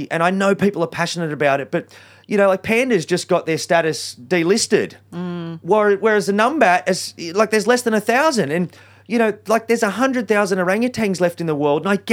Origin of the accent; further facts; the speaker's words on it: Sydney, New South Wales, Australia; I grew up in Western Sydney, you know, 40 kilometres from where we are right now in Greystanes. And so you wouldn't exactly say I grew up in the wildest place.